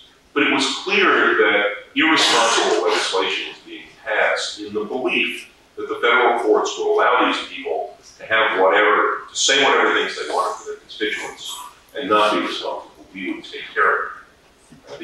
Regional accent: Illinois, United States; It's my home state of Illinois.

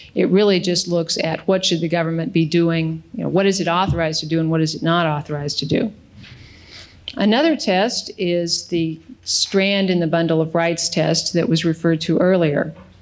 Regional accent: Denver, Colorado, United States; I'm from Denver. I'm a Broncos fan.

